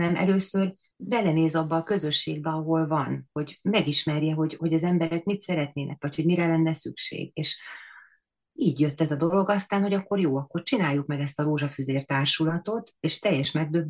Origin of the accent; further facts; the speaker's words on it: Hungary; also born or lived in Germany; Na hát az én utam az úgy kezdődött, hogy mi Németországban éltünk a családommal, és onnan jöttünk haza Magyarországra 4 éve